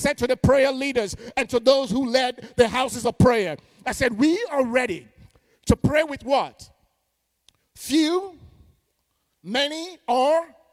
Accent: Nigeria; I'm Nigerian, y'all.

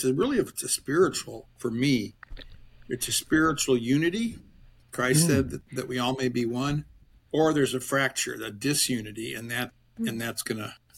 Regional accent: Chicago, Illinois, United States; moved away as an adult; now in Lincoln, United States; when I moved to Lincoln. I was from Chicago. I'd lived there most of my life.

